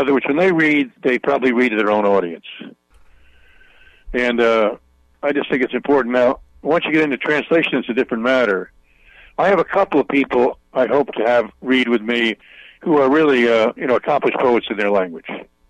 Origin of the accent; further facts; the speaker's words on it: New York, United States; I'm a New Yorker, so I really can appreciate being out here, you know.